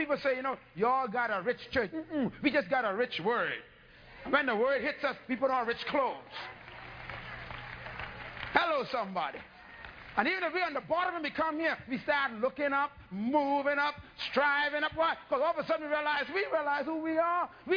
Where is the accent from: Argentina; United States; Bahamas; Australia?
Bahamas; I was from the Bahamas and my pigmentation was beautiful and everything, you know.